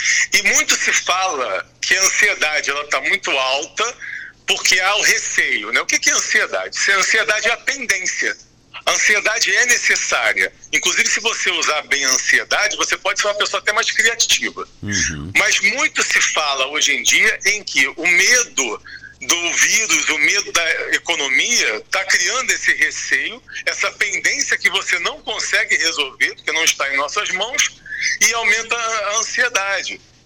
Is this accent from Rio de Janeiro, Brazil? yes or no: yes; Rio de Janeiro, Brazil; now in Portugal; eu sou filho de português. Então, eu já fui criado numa colônia portuguesa no Rio de Janeiro, onde os meus amigos, os vizinhos, eram todos portugueses. Então, eu já tenho essa raiz, essa cultura portuguesa